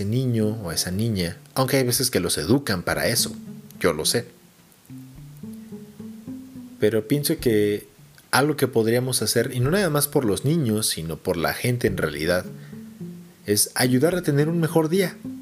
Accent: Mexico; En esa época, cuando era niño, existía algo llamado, en México, de hecho creo que está en Estados Unidos todavía, en México ya no

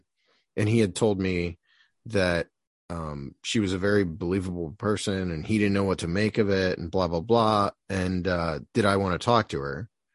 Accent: Ohio, United States; I grew up in Northeast Ohio

